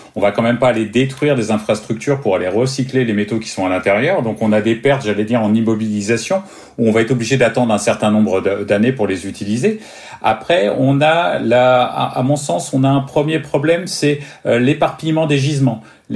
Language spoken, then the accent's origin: French; France; en tant que Français, en tant qu'Européen